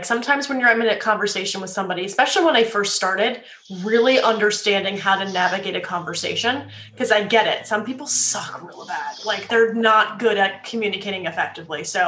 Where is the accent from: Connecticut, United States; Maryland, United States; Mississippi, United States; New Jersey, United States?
New Jersey, United States; I'm originally from North Jersey, which just means I'm a real fast talker and I've got the best bagels.